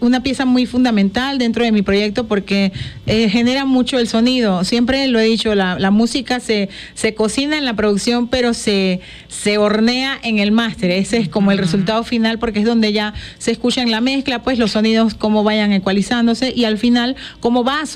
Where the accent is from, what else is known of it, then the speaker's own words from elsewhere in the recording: Panama; Empezamos hace un par de añitos atrás haciendo música en Panamá, que es mi tierra natal